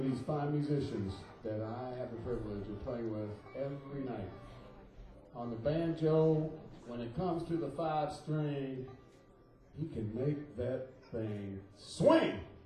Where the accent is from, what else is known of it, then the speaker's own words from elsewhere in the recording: Bowling Green, United States; And I'm telling you, we're both from Bowling Green. Hold your applause for Bowling Green.